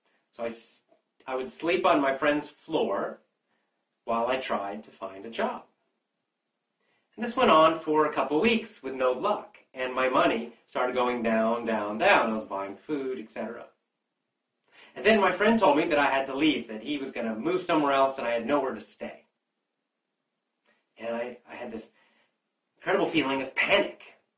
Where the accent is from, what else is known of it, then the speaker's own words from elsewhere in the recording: Thailand; English is a second language; moved away as an adult; now in San Francisco, United States; I think back about 7.5 years ago to when I first moved to San Francisco. Moved to San Francisco from Thailand.